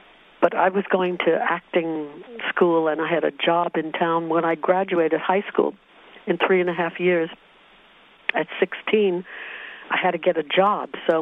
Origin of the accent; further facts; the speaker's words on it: Brooklyn, New York, United States; since I was brought up in Brooklyn, when some of the families I knew got a little bit more money, they all moved to Long Island.